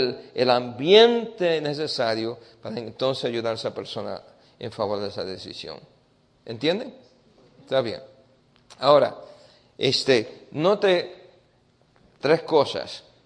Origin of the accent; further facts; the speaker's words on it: Puerto Rico; born there; Yo nací en Puerto Rico.